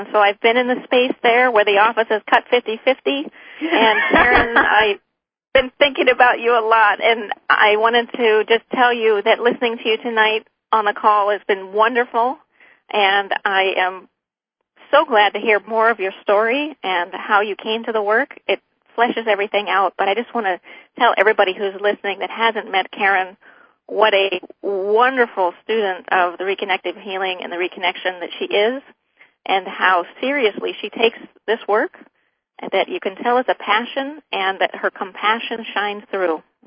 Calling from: Bellingham, Washington, United States; I'm calling from Bellingham.

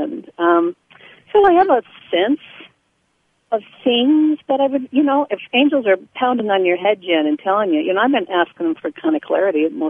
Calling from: Kennewick, Washington, United States; I'm calling from Kennewick, Washington.

